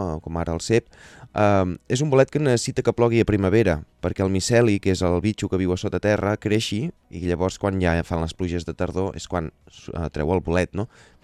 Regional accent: Girona, Catalonia, Spain; Doncs jo, de la societat en la que he crescut, a Girona, és on m'he criat

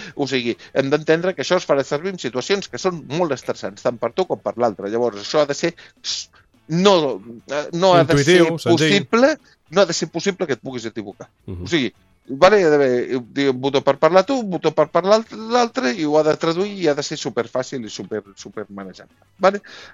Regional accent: Catalonia, Spain; i com a bons catalans més, que està el mínim possible amb el canvi de moneda.

